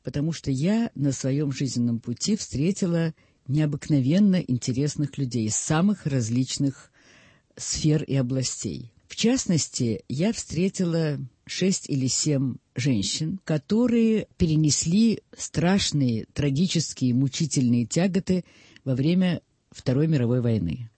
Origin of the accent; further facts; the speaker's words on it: Perm, Perm Krai, Russia; вот как в детстве меня водили в Молотове